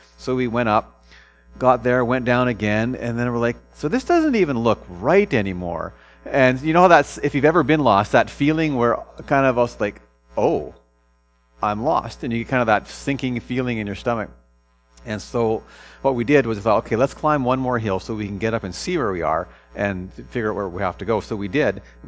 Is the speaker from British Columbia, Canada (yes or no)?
yes; Prince George, British Columbia, Canada; So I'm from Prince George originally. So if you don't know BC geography, if you look at BC and put an X through BC, pretty much the middle of the X is Prince George.